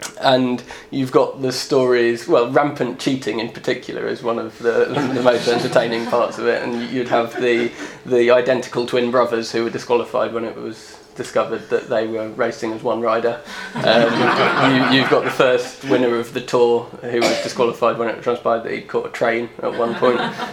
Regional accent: Midlands, United Kingdom; Myself, growing up in the Midlands, it wasn't at all like London, there wasn't as much going on.

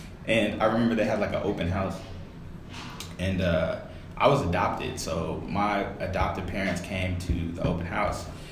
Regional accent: Las Vegas, Nevada, United States; I grew up in Vegas

